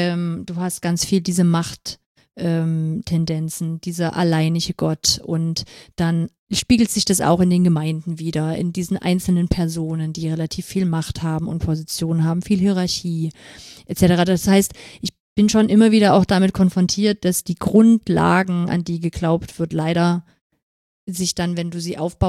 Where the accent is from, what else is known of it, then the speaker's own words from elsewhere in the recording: Saxony, Germany; Ja, aber ich komme aus Sachsen.